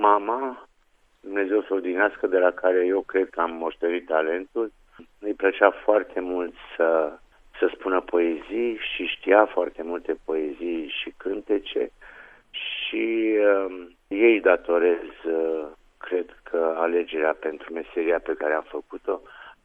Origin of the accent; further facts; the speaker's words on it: Brașov, Brașov County, Romania; M-am născut la Brașov, chiar în centrul Brașovului